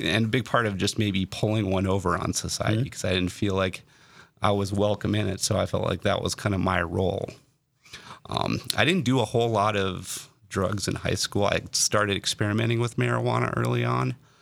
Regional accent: Fargo, North Dakota, United States; Well, I grew up in Fargo, West Fargo, that area. Lived there for most of my... pretty much right up till adulthood.

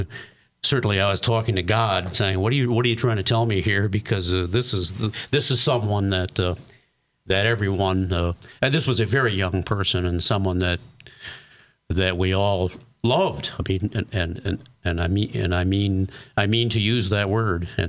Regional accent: Milwaukee, Wisconsin, United States; moved away; my hometown is Milwaukee, Wisconsin. Well, we've been here now for 37 years

